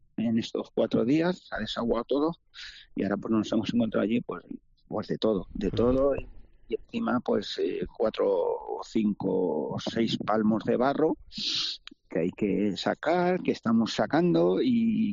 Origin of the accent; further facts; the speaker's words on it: Burjasot, Valencian Community, Spain; Estaba en otra parte, en este caso estaba yo en Burjasot, en mi pueblo natal